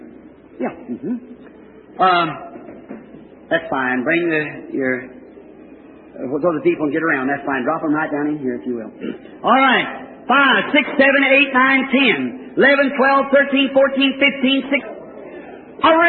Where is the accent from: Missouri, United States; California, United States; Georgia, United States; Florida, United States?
Missouri, United States; I'm from Missouri, you have to show me, you know.